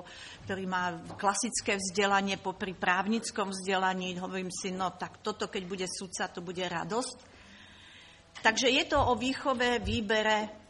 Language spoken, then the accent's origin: Slovak; Bratislava, Bratislava Region, Slovakia; Ja som Bratislavčan, ako to priznávam